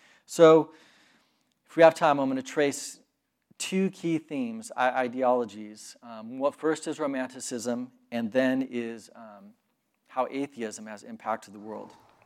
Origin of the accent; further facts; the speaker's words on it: United States; just because I'm an American and I grew up here and I just thought, yeah, everyone thinks this way.